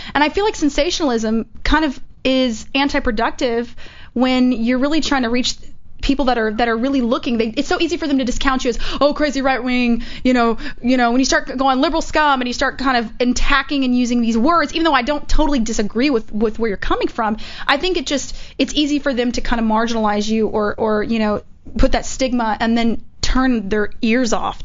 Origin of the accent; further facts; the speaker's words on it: Texas, United States; Please. I'm from Texas, man. Yeehaw.